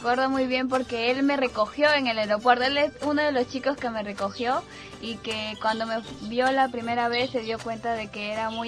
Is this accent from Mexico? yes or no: no; Peru; Bueno, soy de Perú.